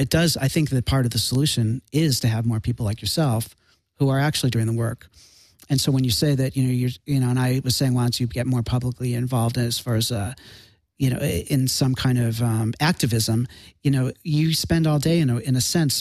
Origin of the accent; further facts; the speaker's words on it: Chicago, Illinois, United States; I'm from Chicago.